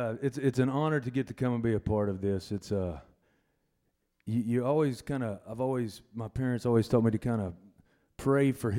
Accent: Knoxville, Tennessee, United States; born there; Basically, I was born in Knoxville, Tennessee. I was put up for adoption

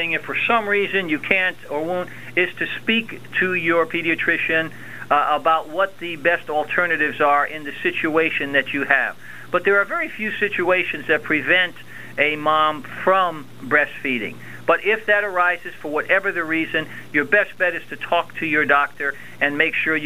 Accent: New York City, New York, United States; I grew up there, right in New York City, born and raised in Harlem and Washington Heights.

